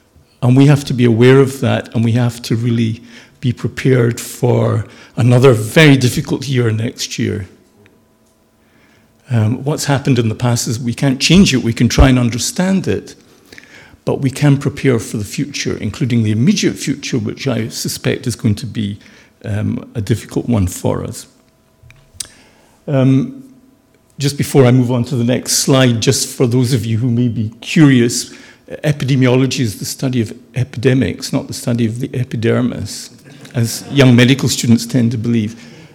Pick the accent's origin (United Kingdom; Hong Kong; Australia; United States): United Kingdom; Scotland; born there; also born or lived in Israel; I have dual UK and Israeli citizenship. I was born in Scotland, but I've lived in Israel for about 9 years all told.